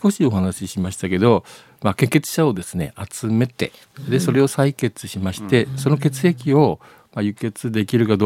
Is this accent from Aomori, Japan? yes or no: yes; Aomori, Japan; also born or lived in Tsugaru; 親父がですね、小学校の教師をやっていたので、まあ、南部地区なんですけども、はいはい、高校時代からですね、津軽の方に参りまして、はい、津軽の方が今長くなる。